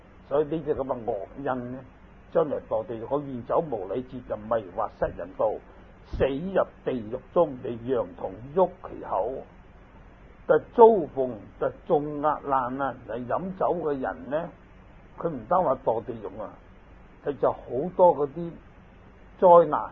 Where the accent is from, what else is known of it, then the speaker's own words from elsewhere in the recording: China; 我給一個例子，我們中國人，我請你入飯就一定要夾餸給你的。